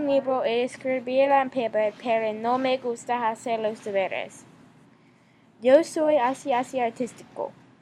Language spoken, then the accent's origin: Spanish; Atlanta, Georgia, United States; Spanish is a second language; Yo soy de Atlanta, Georgia.